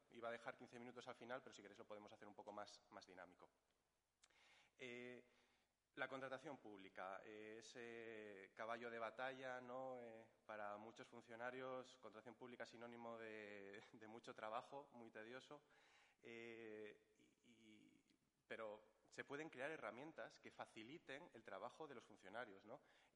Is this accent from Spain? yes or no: yes; Oviedo, Asturias, Spain; a miña nai é de Lugo, soy medio gallego, aunque siempre pues, nací en Oviedo, estudié en Oviedo, me trabajo en Oviedo, pero bueno, que me considero muy, muy gallego